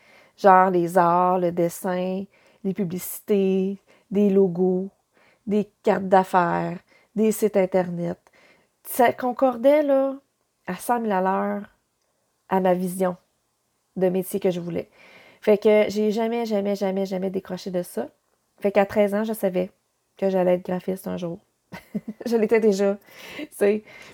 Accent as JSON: {"language": "French", "town": "Kedgewick", "region": "New Brunswick", "country": "Canada", "moved": "yes", "lives_now": "Quebec, Canada", "said": "moi, je viens du Nouveau-Brunswick, de Kedgewick, au nord du Nouveau-Brunswick, et collée sur le Québec, fait que c'est pour ça que j'ai pas d'accent. Mais j'en ai perdu. J'avais un petit peu d'accent de Kedjouikois. Mais là, j'en ai perdu. Je suis rendue une Québécoise."}